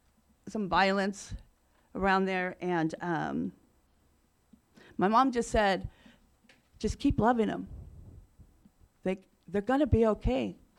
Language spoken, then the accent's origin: English; New Mexico, United States; born there; my sister was born in Hawaii, and I was born in New Mexico